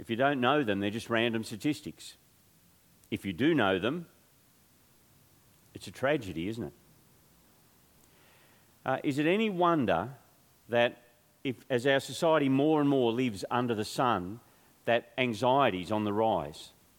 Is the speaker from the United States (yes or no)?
no; Grafton, New South Wales, Australia; Or I grew up in Grafton, a little town up north.